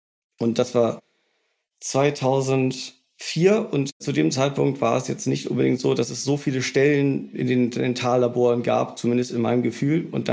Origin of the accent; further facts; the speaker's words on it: Lower Saxony, Germany; ich arbeite in Hamburg, ich komme ursprünglich aus dem tiefsten Niedersachsen, aus dem Kreis Schaumburg an der Lippe.